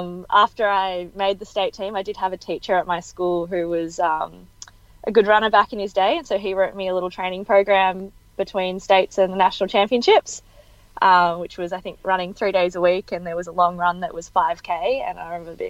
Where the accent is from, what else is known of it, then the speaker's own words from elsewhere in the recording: Riddells Creek, Victoria, Australia; Yeah, so we're in Riddles Creek, which is sort of the edge of the Macedon Ranges, I guess, which is, yeah, probably a good 45 minutes to Essendon.